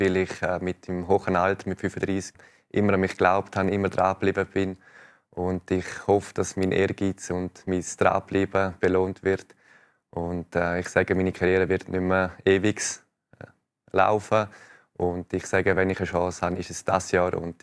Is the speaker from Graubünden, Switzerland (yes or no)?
yes; Graubünden, Switzerland; Es ist für mich so etwas vom Grössten, was man als Bündner erreichen kann.